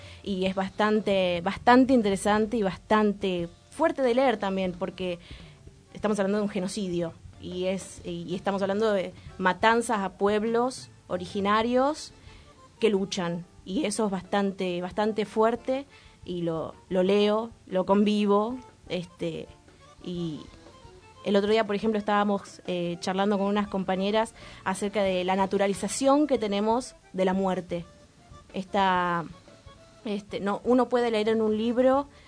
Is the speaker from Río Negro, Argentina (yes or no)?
no; San Miguel, Buenos Aires Province, Argentina; Soy de San Miguel. Así que todos los días para la UBA, para Capital, trabajo allá también